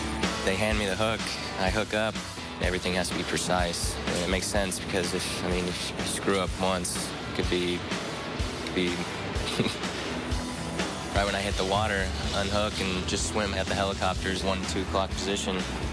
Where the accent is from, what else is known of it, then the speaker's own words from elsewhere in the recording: California, United States; Growing up in California, I was close to the beach, so I have a lot of experience, you know, swimming around, being comfortable in the water.